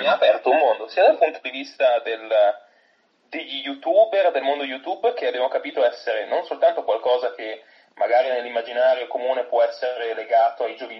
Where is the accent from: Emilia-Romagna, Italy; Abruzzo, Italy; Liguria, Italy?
Emilia-Romagna, Italy; Bologna; come bolognesi, per le sue attività.